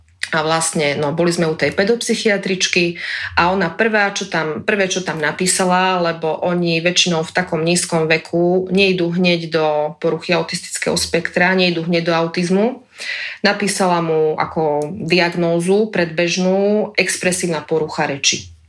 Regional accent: Žilina Region, Slovakia; now in Teplý vrch, Slovakia; ale som rodená Liptáčka. Vždy sa tu s láskou vraciam.

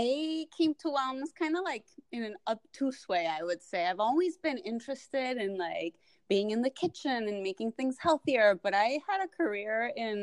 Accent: Colombia; I'm originally from Colombia

